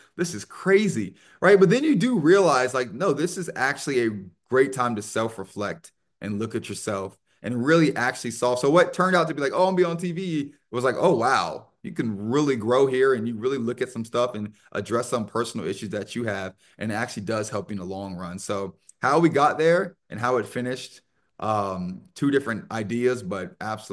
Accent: Sarasota, Florida, United States; Born and raised in Sarasota, Florida. Obviously adopted at the age of 4.

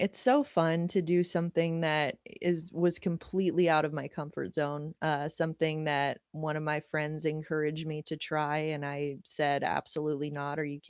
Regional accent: Washington, District of Columbia, United States; born there; Well, see, the thing is, I was born in Washington, but I did not grow up a Caps fan.

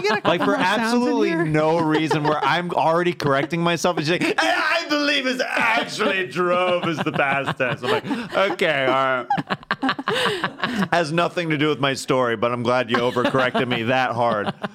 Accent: Kansas, United States; I'm from Kansas, baby.

